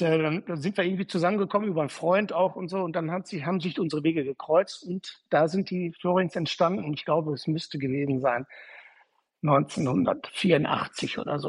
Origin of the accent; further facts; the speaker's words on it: Dorsten, North Rhine-Westphalia, Germany; Ich komme aus Dorsten eigentlich, bin auch in Dorsten zur Schule gegangen